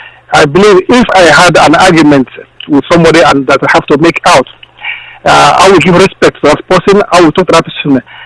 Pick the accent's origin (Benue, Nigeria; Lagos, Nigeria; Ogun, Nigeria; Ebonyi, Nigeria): Lagos, Nigeria; Ajegunle; born there; There are some Yoruba people, I was born in Lagos State, in Ajegunle.